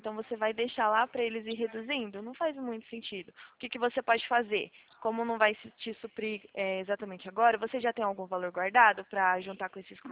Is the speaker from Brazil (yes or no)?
yes; São Paulo, Brazil; Aqui eu sou de São Paulo, né?